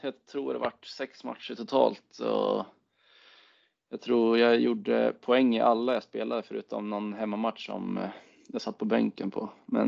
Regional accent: Timrå, Västernorrland County, Sweden; en av mina bästa kompisar hemma i Timrå

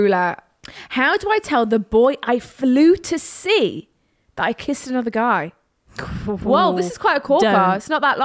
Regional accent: Ireland; I'm from South Ireland.

